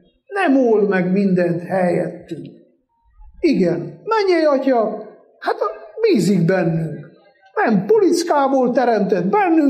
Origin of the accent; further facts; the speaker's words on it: Székely Land, Romania; de Székelyföldön, ahol én felnőttem, lépten nyomon vannak ilyen patakok